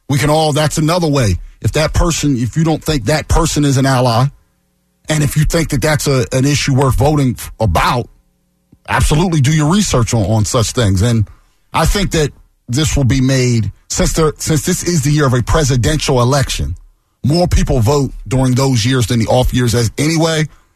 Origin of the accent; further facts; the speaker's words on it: Pennsauken, New Jersey, United States; Yeah, of course I did.